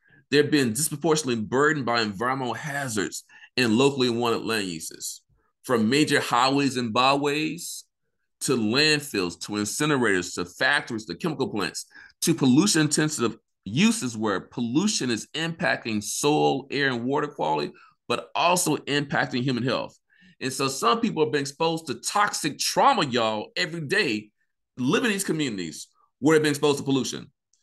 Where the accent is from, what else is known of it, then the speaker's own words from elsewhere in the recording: Vicksburg, Mississippi, United States; You know, when I grew up, in Vicksburg, Mississippi, I lived near the river, so I saw myself as a, Tom Sawyer, Huckleberry Finn type, right?